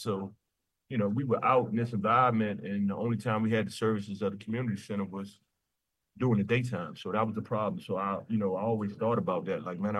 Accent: Washington, District of Columbia, United States; Because I can remember growing up around Simple City, Condor Terrace area of Southeast as a kid.

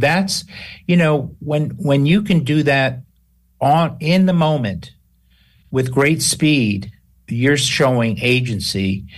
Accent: New Orleans, Louisiana, United States; I'm from New Orleans.

